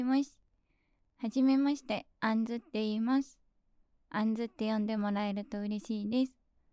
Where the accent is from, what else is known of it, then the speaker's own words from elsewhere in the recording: Kobe, Hyogo, Japan; 私は神戸で生まれ育って、今は飲食のお仕事してます。